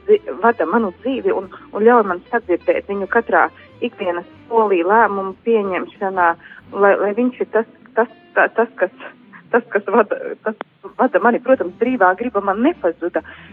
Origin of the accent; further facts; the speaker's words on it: Balvi, Balvi Municipality, Latvia; es pati esmu no Balviem, esmu Balva Romas katoļa draudzes locekle.